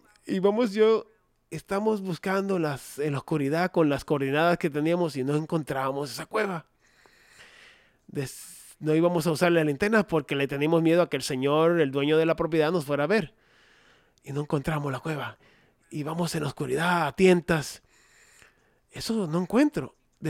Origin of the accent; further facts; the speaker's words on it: Colorado, United States; Spanish is a second language; yo soy de Colorado.